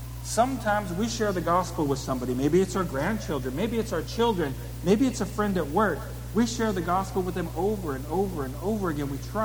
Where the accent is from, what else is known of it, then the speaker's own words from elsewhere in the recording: California, United States; now in Tennessee, United States; I'm from California, actually, not Southern South Carolina. We're from Northern California.